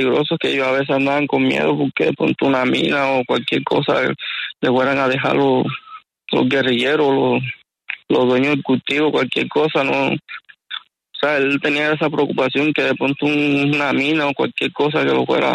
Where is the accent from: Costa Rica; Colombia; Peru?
Colombia; San Marcos, Sucre; De San Marcos, Sucre.